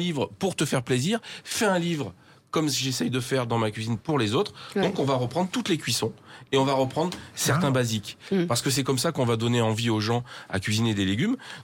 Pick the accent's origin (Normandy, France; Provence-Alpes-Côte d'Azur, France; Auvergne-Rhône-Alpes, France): Auvergne-Rhône-Alpes, France; Valence; born there; Je suis né à Valence. C'est à une cinquantaine de kilomètres du puits, peut-être 70